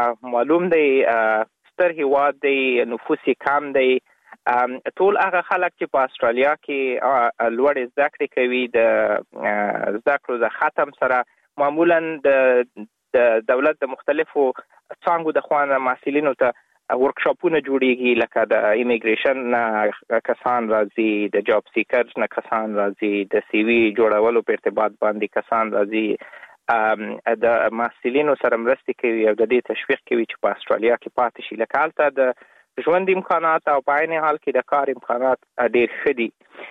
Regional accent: Baraki Barak, Logar, Afghanistan; زه په افغانستان کې د لوګر ولایت د برکی برک په ولسوالۍ کې په یو کلیواله منطقه کې زیږیدلم. تقریبا د ژوند اولنی نه کلونه مې په کلی کې تیر کړی دي

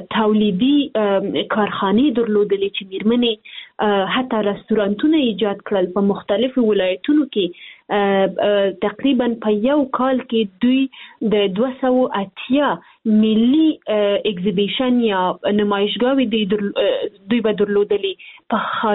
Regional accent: Afghanistan; moved away; زه د افغانستان نه تللې یم

